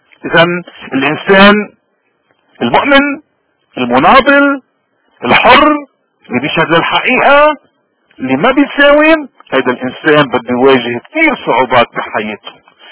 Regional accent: Lebanon; ونحن كمواطنين لبنانيين لاي فئه انتمينا، نحن هالنعمه اللي ربنا عطينا اياها بدنا نحافظ عليها، نعمه انه نكون لبنانيين

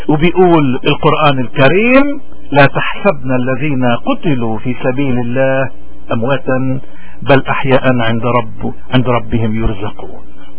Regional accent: Lebanon; قضيتي انا كلبناني

